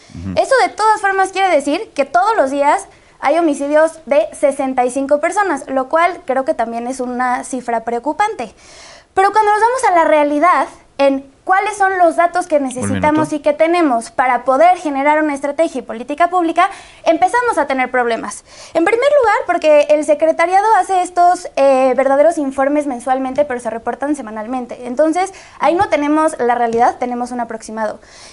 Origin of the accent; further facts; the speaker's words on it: Mexico; soy mexicana antes que otra cosa